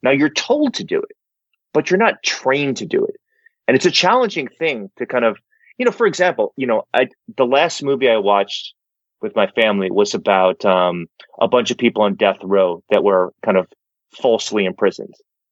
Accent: New York, United States; now in Northern Virginia, United States; Right now I'm in Northern Virginia. I'm from New York

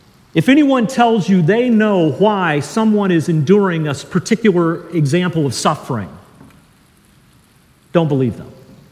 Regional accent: Dallas, Texas, United States; I grew up in Dallas. I grew up in Lake Highlands, if you know where that is.

